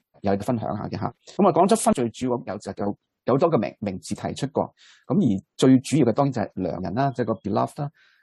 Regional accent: China; 咁咧呢个咧就好似我哋中国人呢个唱山歌咁嘅

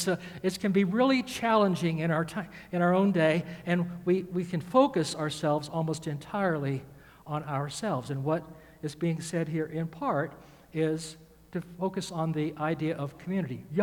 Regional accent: Georgia, United States; But where I was raised in Georgia, which is the center of the universe by definition, y'all is plural.

